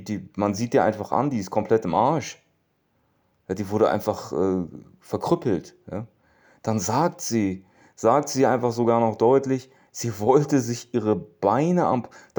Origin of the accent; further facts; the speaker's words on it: Turkey; Das muss ich euch als Türke einfach immer wieder sagen